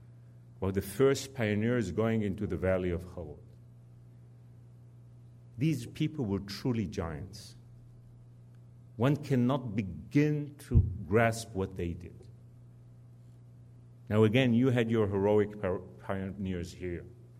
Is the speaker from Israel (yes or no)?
yes; Rehovot, Central District, Israel; my hometown of Rehovot, many years before I was born.